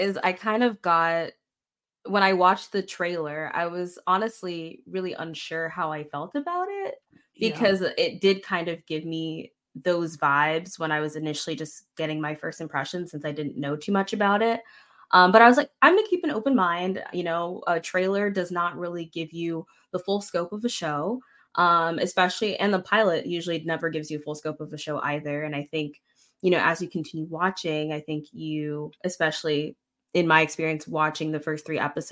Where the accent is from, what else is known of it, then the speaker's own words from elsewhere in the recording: Florida, United States; because I'm originally from Florida, right?